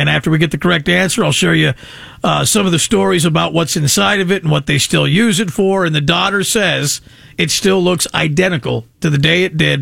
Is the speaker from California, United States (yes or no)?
yes; California, United States; I don't know if this is a local thing because we're from California or if it's a worldwide phenomenon.